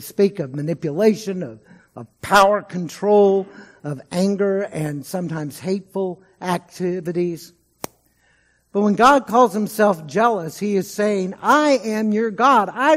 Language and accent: English; Texas, United States; I'm pretty sure he's talking about Houston, my home state.